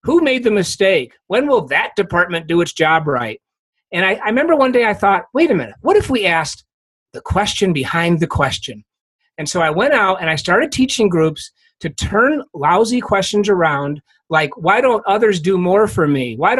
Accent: Ithaca, New York, United States; My wife and I grew up in Ithaca, New York, got married, joined the big company. I moved around the country.

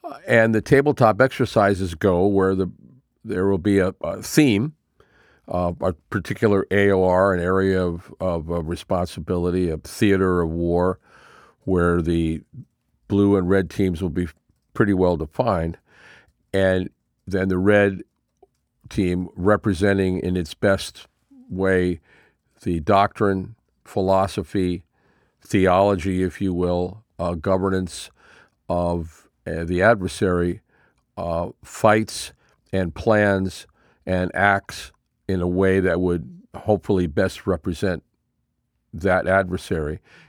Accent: Mexico; So that was kind of cool because I grew up in Mexico.

